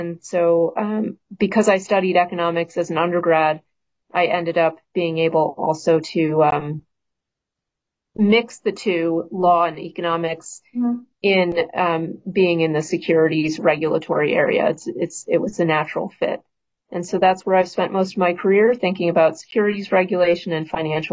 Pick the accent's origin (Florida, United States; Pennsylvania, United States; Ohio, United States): Ohio, United States; Cleveland; Well, I grew up in Cleveland, Ohio, and went to Case Western Reserve